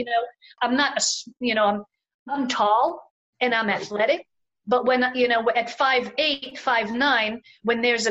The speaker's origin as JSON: {"language": "English", "country": "Israel", "tie": "born or raised there", "said": "Look, I grew up in a foreign country. I grew up in Israel."}